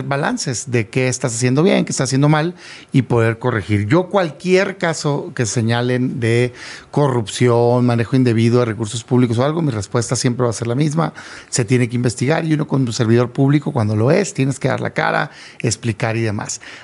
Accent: Sonora, Mexico; now in Mexico City, Mexico; Mira, yo soy de Sonora, pero tengo años viviendo acá, en la zona metropolitana, digamos, entre Ciudad de México y el Estado de México.

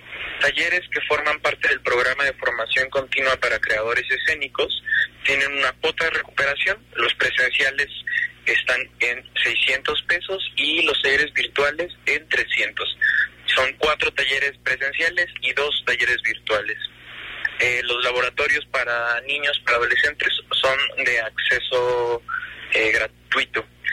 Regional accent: Mexico

